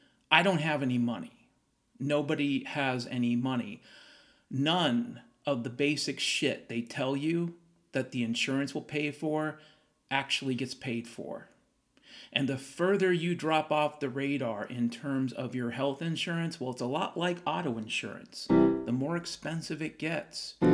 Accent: Washington, United States; when I was a kid, growing up in Western Washington, nobody in Western Washington that I knew needed or wanted air conditioning.

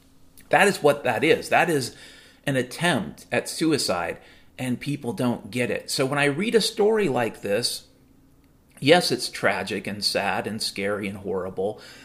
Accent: Mount Vernon, Washington, United States; I grew up in Mount Vernon, Washington, I actually grew up, the second house we lived on was on Little Mountain, not far from Big Lake.

